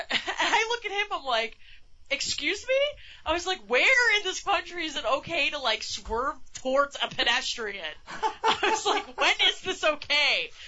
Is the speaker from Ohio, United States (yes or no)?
no; Illinois, United States; I mean, we're from Illinois, you know.